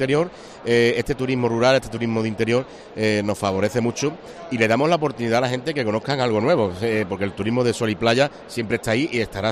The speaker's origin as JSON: {"language": "Spanish", "town": "Villarrasa", "region": "Andalusia", "country": "Spain", "said": "Yo soy un defensor de Huelva a ultranza, de mi pueblo de Villarrasa, por supuesto"}